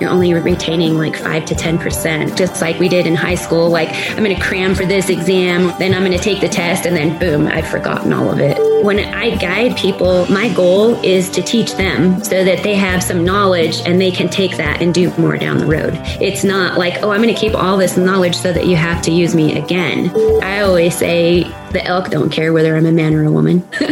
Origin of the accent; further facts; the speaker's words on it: Pagosa Springs, Colorado, United States; also born or lived in Hawaii; I grew up in Southwest Colorado near Pagosa Springs, and my parents they were traditional or old school hippies, like hippies from the word go. And I was born in Hawaii, and they had moved to Colorado to live near my family